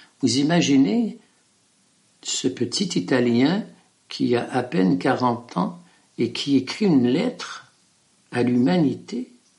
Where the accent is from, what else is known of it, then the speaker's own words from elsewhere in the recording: Quebec, Canada; alors on lui dit qu'on vient du Canada, précisément du Québec.